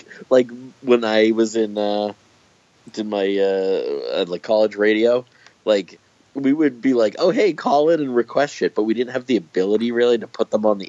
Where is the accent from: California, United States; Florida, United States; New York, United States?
New York, United States; I know you don't necessarily care for me because I'm from New York